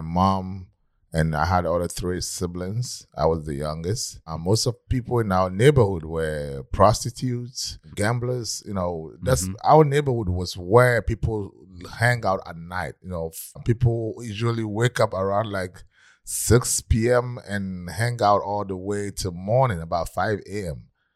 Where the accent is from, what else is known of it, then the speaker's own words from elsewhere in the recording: Takoradi, Western Region, Ghana; now in United States; I'm originally from Ghana. Grew up in a part of Ghana called Takoradi. It's a harbor city.